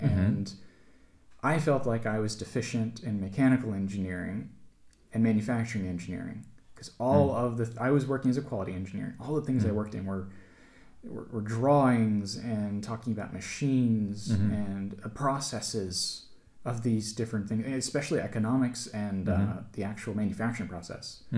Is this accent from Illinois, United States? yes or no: no; Virginia, United States; some of the places I would have been growing up in Virginia at the time